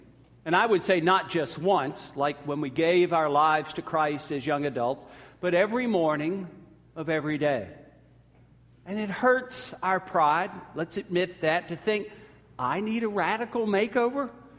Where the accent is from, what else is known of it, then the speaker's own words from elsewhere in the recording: the South, United States; Growing up in the South, it was really important to be nice.